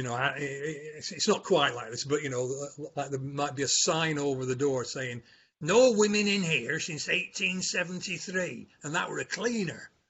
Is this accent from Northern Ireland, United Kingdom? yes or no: no; North West England, United Kingdom; I come from Lancashire